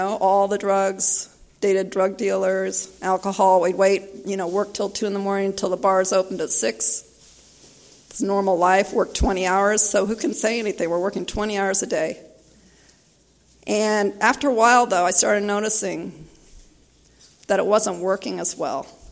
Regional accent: Los Angeles, California, United States; from West LA.

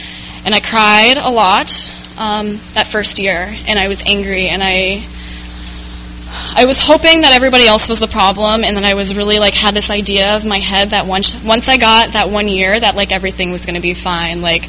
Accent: Phoenix, Arizona, United States; now in San Diego, United States; So I moved out to San Diego about 2 years ago I'm from Phoenix, Arizona. It's really hot out there today.

